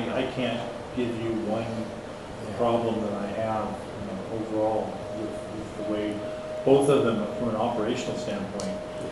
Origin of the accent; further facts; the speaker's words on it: Seattle, Washington, United States; I grew up in Seattle where we had Medic One